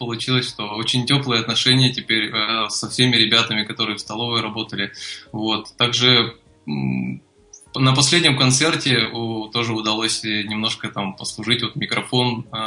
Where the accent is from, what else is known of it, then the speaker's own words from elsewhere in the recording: Naryan-Mar, Nenets Autonomous Okrug, Russia; Я из Крайнего Севера, Заполярья, из города Нарьян-Мара.